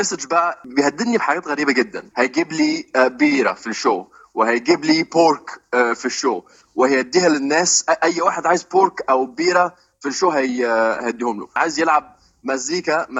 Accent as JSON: {"language": "Arabic", "country": "Egypt", "lives_now": "Australia", "said": "أنا بتكلم على أصولي المسلمة وعلى أساس إن أنا جاي من بلد عربية وساكن في أستراليا"}